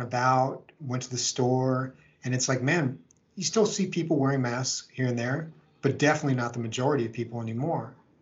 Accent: United States; So to me, there's a lot to be thankful for as an American.

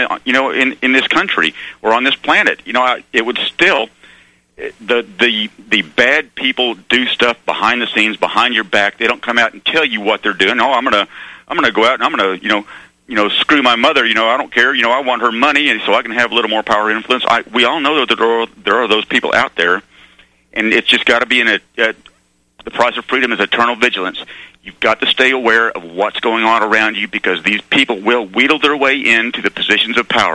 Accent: Arkansas, United States; Like I said, I grew up in Arkansas, so I know their whole history.

